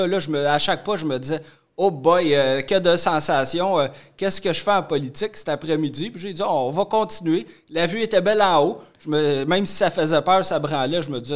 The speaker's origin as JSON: {"language": "French", "town": "Saint-Jean-de-Matha", "region": "Quebec", "country": "Canada", "said": "Moi, je viens de Saint-Jean-de-Mata, c'est dans Matawini."}